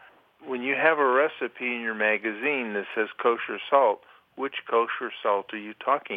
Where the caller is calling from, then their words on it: Twinsburg, Ohio, United States; from Twinsburg, Ohio.